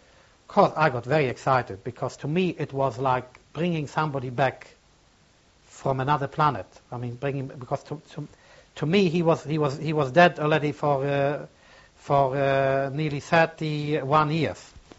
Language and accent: English; Świętokrzyskie Voivodeship, Poland; a pogrom in a town about 107 kilometers away from my hometown, a place called Kelce